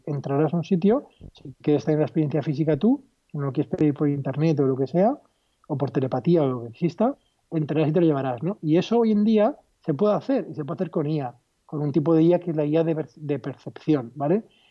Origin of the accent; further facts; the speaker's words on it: Alicante, Valencian Community, Spain; mira, yo soy de Alicante y cerca de aquí, en Valencia, está